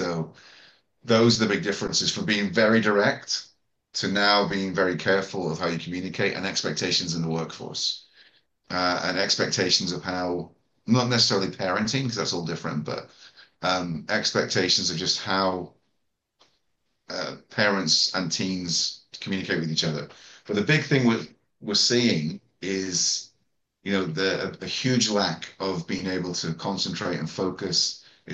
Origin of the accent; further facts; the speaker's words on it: Ireland; moved away as an adult; also born or lived in United Kingdom / Hong Kong / China; I'm usually originally from Ireland. Then I went to the UK. Then I came to Hong Kong. Then I came to China. And now I live between Shanghai and Kazakhstan for business.